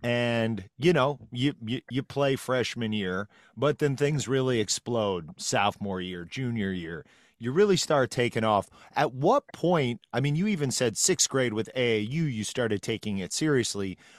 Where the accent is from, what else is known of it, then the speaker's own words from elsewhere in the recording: Peru, Indiana, United States; I'm from Peru, Indiana, home of Kyle Macy.